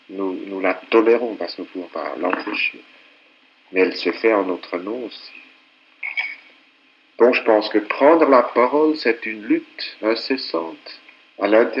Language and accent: French; Switzerland; moved away as an adult; also born or lived in Paris, France; C'est un retour à la patrie dans la mesure où j'ai quitté la Suisse à l'âge de 20 ans, mais ayant toujours senti un peu étranger dans mon propre pays.